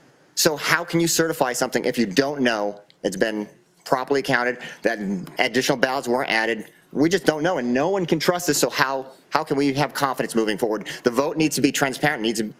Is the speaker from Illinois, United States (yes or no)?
no; Scottsdale, Arizona, United States; I'm from Scottsdale, Arizona.